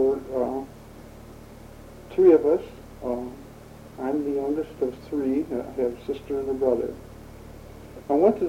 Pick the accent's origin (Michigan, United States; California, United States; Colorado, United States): Michigan, United States; Detroit; born there; now in Farmington, United States; Born in Detroit, in Corktown, which is several blocks from Tyler Stadium.